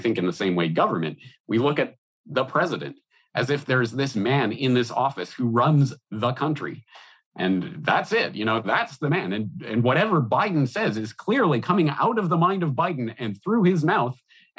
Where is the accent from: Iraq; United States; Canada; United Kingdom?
Canada; as I say, I'm Canadian, but so looking from afar into the American political situation